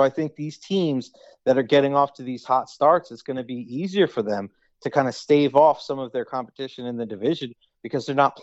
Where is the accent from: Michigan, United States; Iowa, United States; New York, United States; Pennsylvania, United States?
New York, United States; Like, I'm from New York.